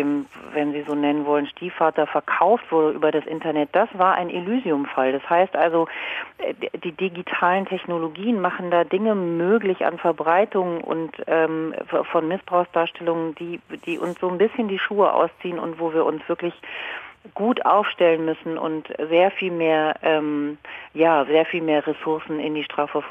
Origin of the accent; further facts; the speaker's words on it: Leese, Lower Saxony, Germany; sondern auch in Lippe oder in Lese an der Weser, wo ich groß geworden bin, Realität geworden sind